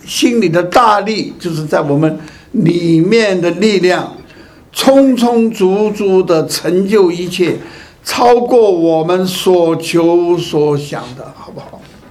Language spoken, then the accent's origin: Chinese; China; 这是我们中国人翻译的人翻译的，也没有这个心字。